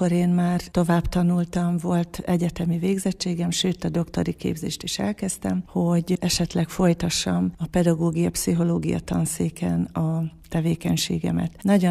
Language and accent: Hungarian; Debrecen, Hajdú-Bihar, Hungary; Abszolút debreceni vagyok. Mindkét szülőm itt született, és a nagyszülők ugyan még nem debreceniek, de a szüleim már itt születtek. Minden iskolámat itt végeztem, úgyhogy mondhatom magam tőzsgyökeres és lokálpatrióta debreceninek.